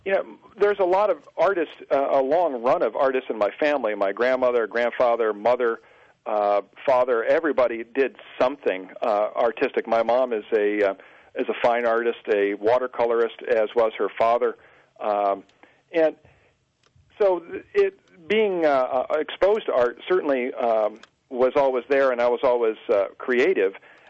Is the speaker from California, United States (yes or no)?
no; New York, United States; And we were not all that far from Watkins Glen Raceway, which is in the southern tier of New York State.